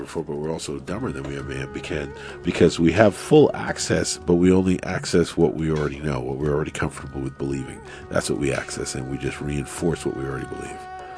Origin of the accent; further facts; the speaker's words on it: New York, United States; An expat. I'm a New York expat.